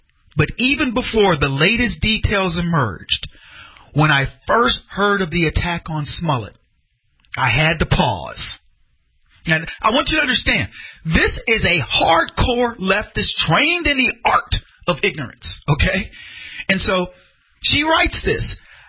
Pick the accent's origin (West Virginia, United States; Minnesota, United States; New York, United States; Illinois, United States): Illinois, United States; Chicago; or did this actually happen in my hometown of Chicago?